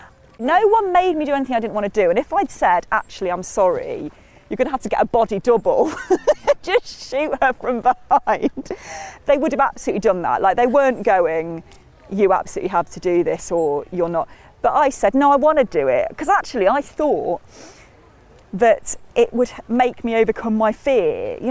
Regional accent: Matlock, East Midlands, United Kingdom; also born or lived in Hull / Cheshunt; I was born in Hull and then moved to Cheshunt in Hertfordshire when I was two, then moved to Matlock when I was six. So I do really consider it my hometown.

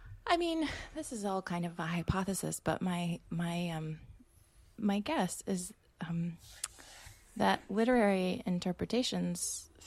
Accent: Florida, United States; now in Australia; I grew up in Florida, I'm a white settler from the United States. I live in Australia now on Wurundjeri and Drake country, where I'm grateful to live.

